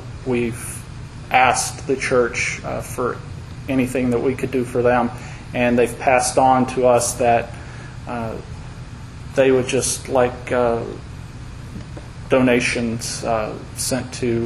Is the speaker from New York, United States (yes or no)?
no; Maryville, Tennessee, United States; I am from Tennessee. I am from Maryville, Tennessee, which is just south of Knoxville.